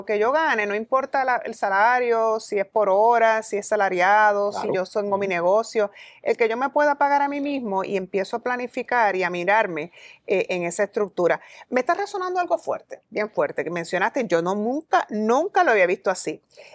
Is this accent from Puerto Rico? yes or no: yes; Puerto Rico; para nosotros como pueblo puertorriqueño